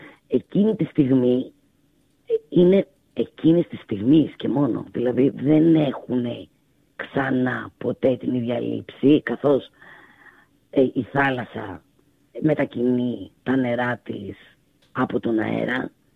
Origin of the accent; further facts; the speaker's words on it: Volos, Thessaly, Greece; είμαι από Βόλο, έτσι, σε μια παραθαλάσσια χώρα με την υπέροχη θέα στη θάλασσα